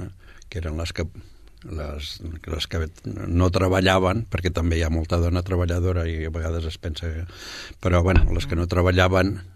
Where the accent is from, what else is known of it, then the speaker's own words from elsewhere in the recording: Barcelona, Catalonia, Spain; born there; Jo vaig néixer a Barcelona, a casa meva, va venir la comadrona